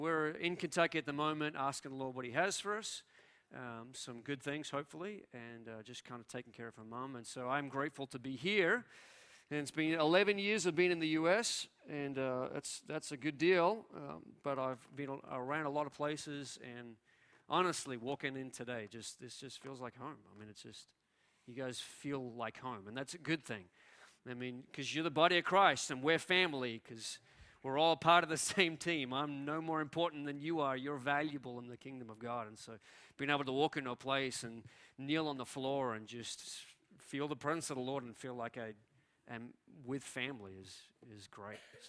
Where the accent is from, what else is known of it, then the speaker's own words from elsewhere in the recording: Australia; also born or lived in New Zealand; I was born in New Zealand, raised in Australia, and spent up until about 23, I was living in Australia.